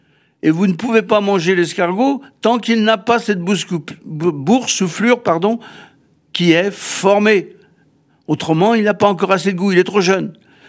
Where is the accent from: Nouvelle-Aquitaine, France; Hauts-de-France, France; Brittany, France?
Nouvelle-Aquitaine, France; Saint-Jean-d'Angély; j'ai grandi à Saint-Jean-d'Angély, en plein cœur de la Saintonge, là où l'escargot de Charente est une religion.